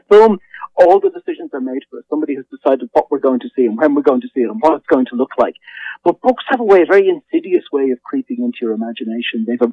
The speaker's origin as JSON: {"language": "English", "town": "Dublin", "region": "County Dublin", "country": "Ireland", "tie": "born or raised there", "said": "You know, I'm Irish, and I grew up in Dublin, and we were always very comfortable with mythology and gothic stories."}